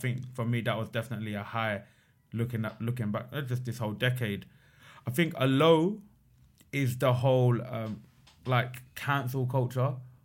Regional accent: England, United Kingdom; born there; I'm from Pakistan, right? I was born in England. My grandparents were born in Pakistan.

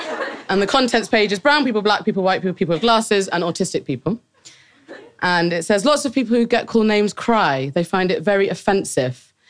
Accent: Birmingham, West Midlands, United Kingdom; born there; I was born in Birmingham in an area called Handsworth. I don't know if anyone knows it, but it's a very black and Asian area.

